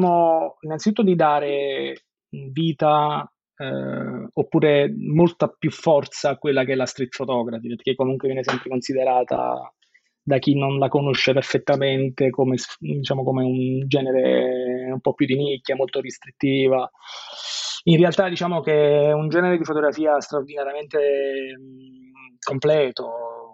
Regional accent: Naples, Campania, Italy; moved away as an adult; now in Bologna, Italy; io vi parlo da Bologna. Io okay. Sono napoletano, sono nato a Napoli, cresciuto a Napoli e qualche anno fa mi sono trasferito qui a Bologna per lavoro.

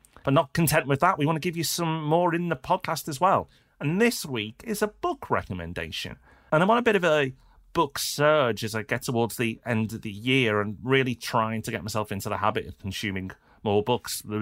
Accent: Liverpool, North West England, United Kingdom; And I am from Liverpool, so trust me, that's not easy to say.

